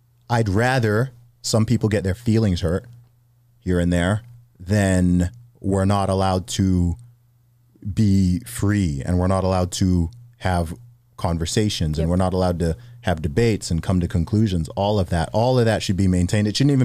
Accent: Saudi Arabia; I speak as someone who grew up in the Middle East. I grew up in Saudi Arabia.

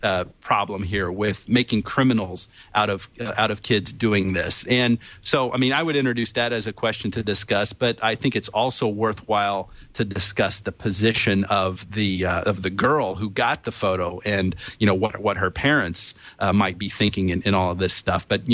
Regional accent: Bedford, Indiana, United States; Yeah, this happened in my hometown, Bedford, mm-hmm. Indiana.

